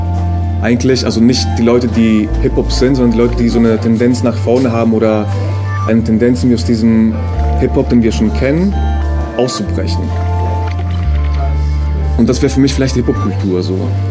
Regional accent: Athens, Attica, Greece; ich komme halt irgendwie aus Athen ursprünglich und ich habe da auch irgendwie zum Teil studiert.

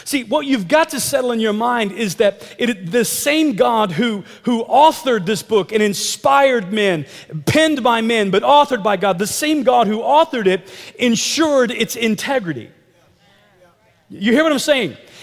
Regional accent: Midwest, United States; It's just like as a young man growing up in the Midwest and in the Bible Belt

